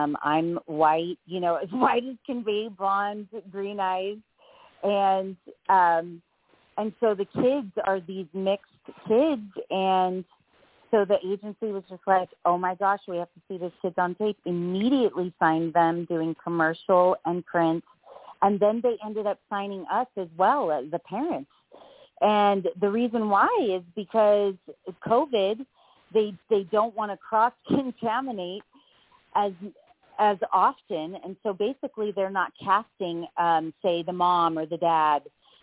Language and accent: English; Los Angeles, California, United States; Yeah, I was born and raised out here in Los Angeles, California.